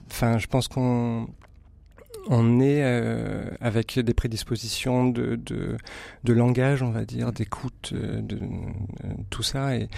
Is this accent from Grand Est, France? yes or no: no; La Seyne-sur-Mer, Provence-Alpes-Côte d'Azur, France; dans une petite ville qui s'appelle la Seyne-sur-Mer, qui est en fait ma ville natale